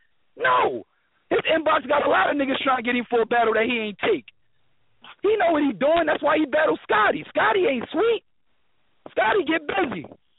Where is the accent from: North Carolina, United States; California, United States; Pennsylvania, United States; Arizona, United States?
Pennsylvania, United States; Philadelphia; I'm from Philly. If you're not bar heavy, I don't fuck with you.